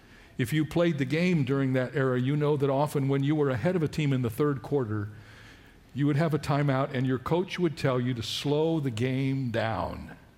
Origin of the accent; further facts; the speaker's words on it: Cedarville, Ohio, United States; I grew up in Ohio in a rural area called Cedarville. When I moved there, I was in the seventh grade